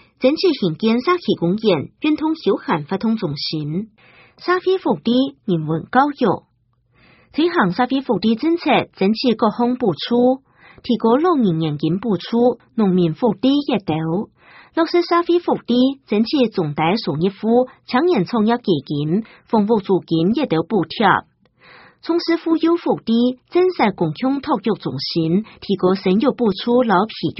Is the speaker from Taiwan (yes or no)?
yes; Taiwan; 我是台湾人，我注重台湾土地，